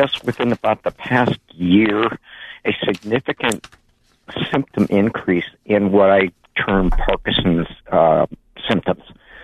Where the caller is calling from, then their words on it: Santa Cruz, California, United States; Santa Cruz.